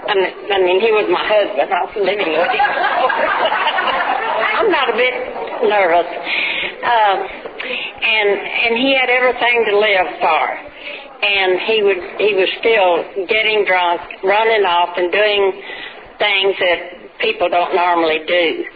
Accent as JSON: {"language": "English", "region": "Texas", "country": "United States", "tie": "born or raised there", "said": "So all my friends decided that I needed to move to Texas, back to Texas, because I was raised in Texas. I needed to move back here"}